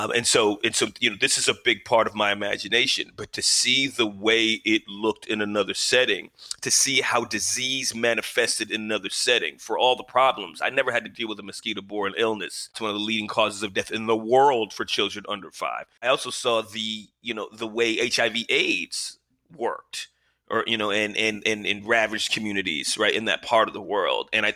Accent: United States; I can only speak for being an American. It's the only citizenship I've ever had, or the only place I've ever, you know, lived before I went to my Fulbright.

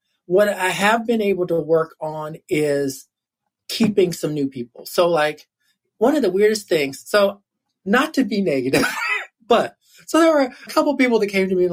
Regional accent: Evansville, Indiana, United States; So I'm from Evansville, Indiana.

